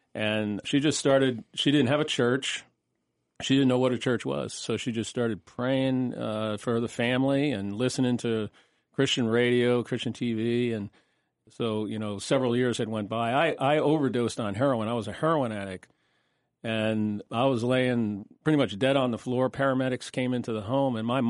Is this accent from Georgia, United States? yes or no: no; New Jersey, United States; So I was raised in New Jersey. My dad was a police officer.